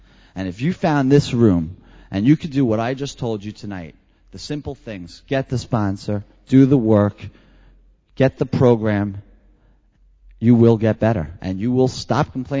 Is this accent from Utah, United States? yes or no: no; Long Island, New York, United States; And I ended up going to a meeting out on Long Island near my hometown, but not too close to my hometown.